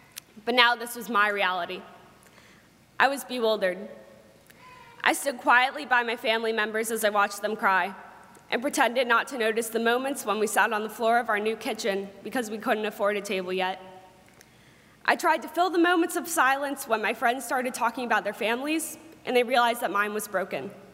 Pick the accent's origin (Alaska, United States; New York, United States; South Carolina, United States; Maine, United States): Maine, United States; York; born there; I was born in York, Maine, to two loving parents in what you would consider to be a well-off family and a beautiful home.